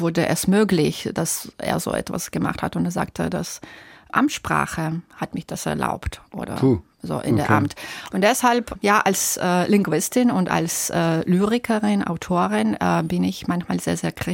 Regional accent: Belarus; Und als Kind, ich bin zweisprachig aufgewachsen, wie meistens Belarusinnen.

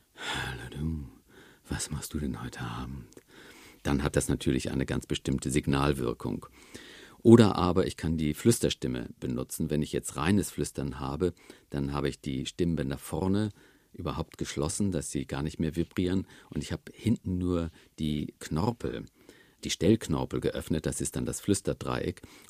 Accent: Northern Germany, Germany; Im Norden, wo ich herkomme, sprechen sehr viele Leute mit gehobenem Kehlkopf.

